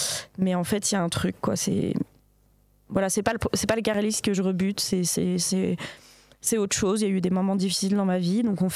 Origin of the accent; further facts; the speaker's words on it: Nanterre, Île-de-France, France; Je viens de Nanterre.